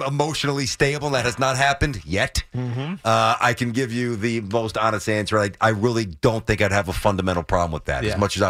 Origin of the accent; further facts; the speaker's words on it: New York, United States; Well, you know, I'm from New York.